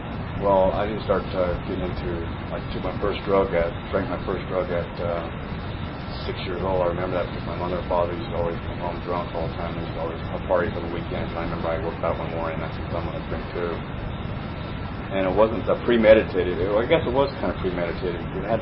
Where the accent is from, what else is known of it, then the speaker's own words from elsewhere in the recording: Susanville, California, United States; born there; And I come from California. I'm born in Susanville, California.